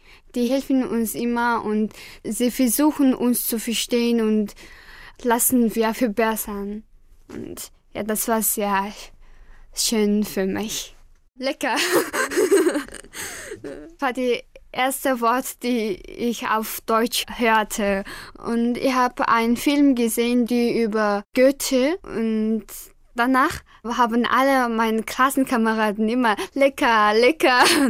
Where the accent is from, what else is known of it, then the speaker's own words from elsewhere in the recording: Ulaanbaatar, Mongolia; German is a second language; now in Germany; Und in Ulaanbaatar, in meiner Heimat, ist es heiß, aber es ist immer windig.